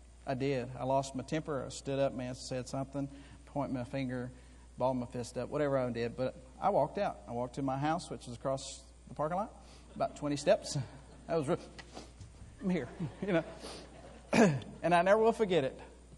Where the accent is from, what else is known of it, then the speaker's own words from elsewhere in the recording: Florida, United States; Now, I was raised in Florida. We had blackberry bushes everywhere amongst our property there.